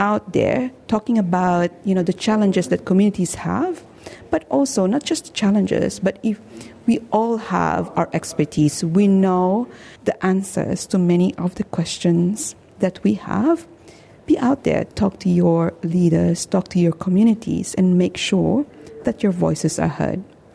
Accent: Kidapawan, Soccsksargen, Philippines; born there; first language Bisaya; English is a second language; my, I would say, mother tongue, which is Bisaya. I was born in Mindanao, in southern Philippines, in the conflict area of Kidapawa, near Cotabato City.

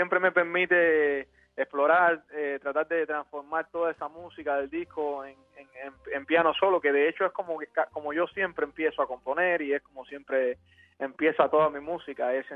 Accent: Cuba; tocar música con la que yo crecí, con la que nací escuchando en Cuba, música tradicional cubana, y hacerla a mi manera

